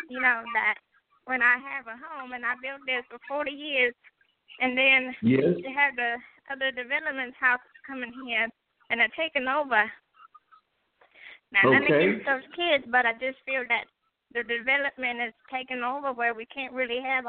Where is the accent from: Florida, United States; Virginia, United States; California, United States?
Virginia, United States; Broadway; I'm from Broadway, Virginia, and I'm talking about the students and the JMUs